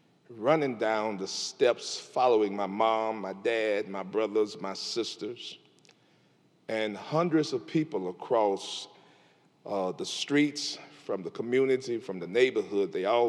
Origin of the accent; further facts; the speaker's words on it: Memphis, Tennessee, United States; I was born in Memphis in 1964, 501 Pontotoc, Apartment C. Now, don't think too good of that. That was the ghetto.